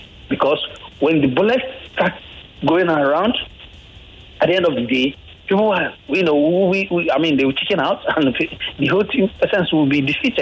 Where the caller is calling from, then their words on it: Ajah, Lagos, Nigeria; I'm calling from Aja.